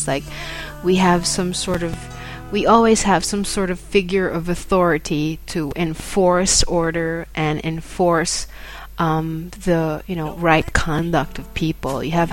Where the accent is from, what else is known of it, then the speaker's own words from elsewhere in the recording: Manila, Metro Manila, Philippines; I guess that's what I've learned growing up in Manila